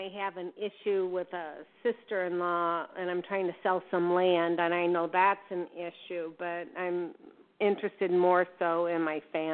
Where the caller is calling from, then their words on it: Wisconsin, United States; I'm calling from Wisconsin.